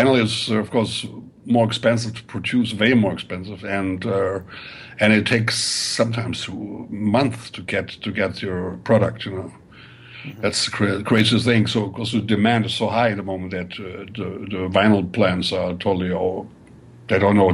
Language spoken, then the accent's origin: English; Germany; Well, you know, I grew up in Germany